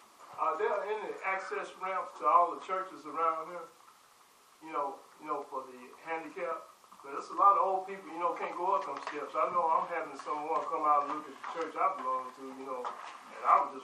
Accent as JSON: {"language": "English", "town": "Dallas", "region": "Texas", "country": "United States", "tie": "born or raised there", "said": "But, you know, I was born and raised in Dallas."}